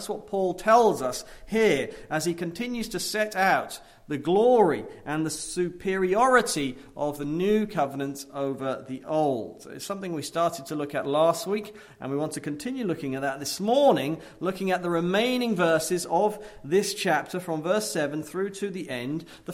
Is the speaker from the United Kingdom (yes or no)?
yes; England, United Kingdom; moved away as an adult; Going to seminary in Grand Rapids in 2004, I came over from England